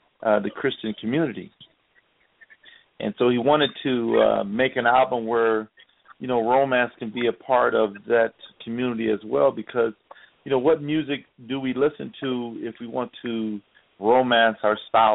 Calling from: Toronto, Ontario, Canada; I'm calling from Toronto, Canada.

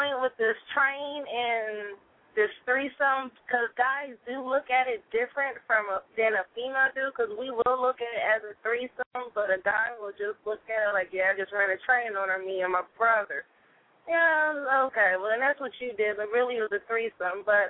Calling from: Indiana, United States; Yeah, I'm Indiana.

